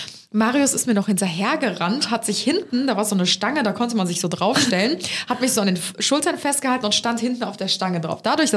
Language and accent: German; Cologne, North Rhine-Westphalia, Germany; Und dann sind wir damals bei uns in Ehrenfeld, haben wir da gewohnt, da gab es den Blücherpark